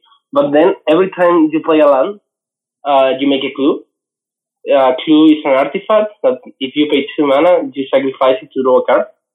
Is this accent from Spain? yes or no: yes; Madrid, Community of Madrid, Spain; Yeah, I was born here 24 years ago.